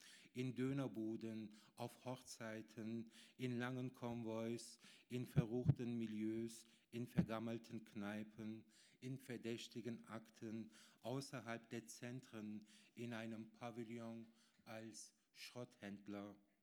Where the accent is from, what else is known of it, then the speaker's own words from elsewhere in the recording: Germany; now in Austria; komme aus Deutschland, habe aber ein paar Worte an die Politik hier in Österreich.